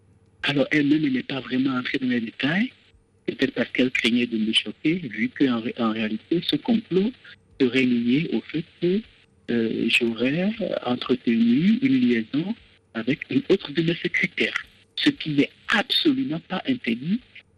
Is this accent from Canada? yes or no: no; Benin; now in Mayotte, France; Je suis béninois, j'ai 42 ans.